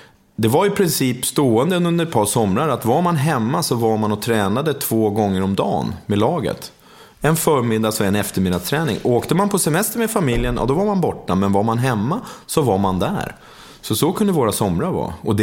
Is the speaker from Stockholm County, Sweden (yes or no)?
yes; Tumba, Stockholm County, Sweden; jag hamnade ju där när jag var bara 3-4 år gammal. Så växte jag upp där